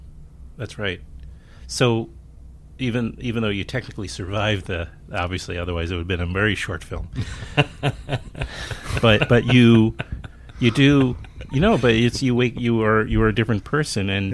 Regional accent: New York, United States; which wasn't the case when I was growing up in New York.

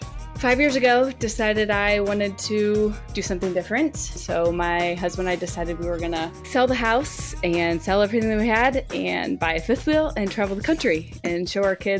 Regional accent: Indiana, United States; I am from Indiana, and I've been a therapist for 10 years

